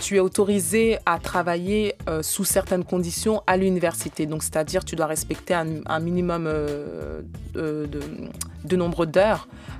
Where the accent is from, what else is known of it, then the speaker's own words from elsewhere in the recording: France; Alors moi comme je vous ai dit, je viens de France